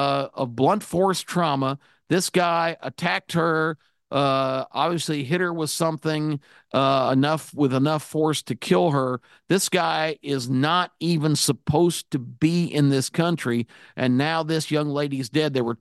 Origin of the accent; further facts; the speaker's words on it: United States; I'm an American, and I see what's happening